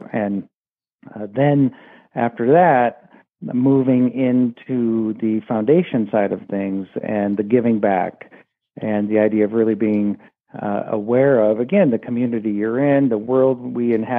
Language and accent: English; Omaha, Nebraska, United States; But it's really a story, and it's my story. And it's got an arc to it that starts with growing up in Omaha.